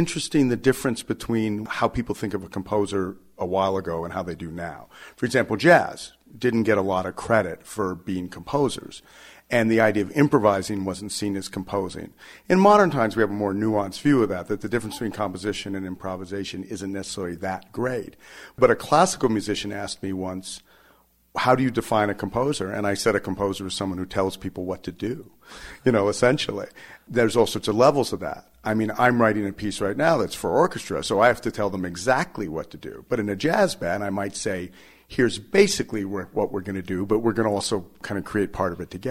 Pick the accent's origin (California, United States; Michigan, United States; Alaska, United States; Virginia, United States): California, United States; also born or lived in New York City / Arizona; I was born in New York City, and my parents were New Yorkers, but I wasn't raised there. They actually moved west when I was two. We moved to Arizona briefly. I don't really remember it. And then we moved to California.